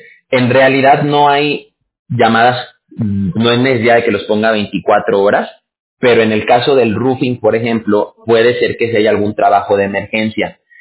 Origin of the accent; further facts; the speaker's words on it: Mexico; mire, yo soy de México.